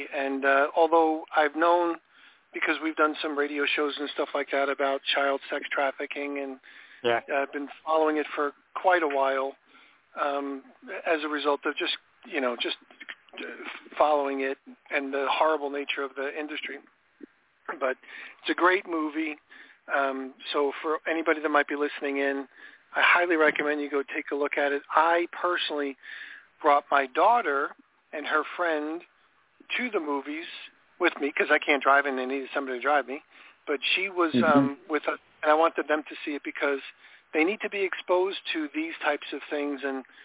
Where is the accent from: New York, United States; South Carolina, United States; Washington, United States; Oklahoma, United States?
New York, United States; the one thing that wasn't very big when I was growing up in New York was the Muslim religions.